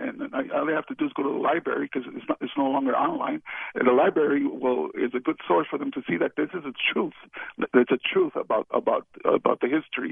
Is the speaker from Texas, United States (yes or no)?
yes; El Paso, Texas, United States; Well, I was born and raised here for over 60 years now.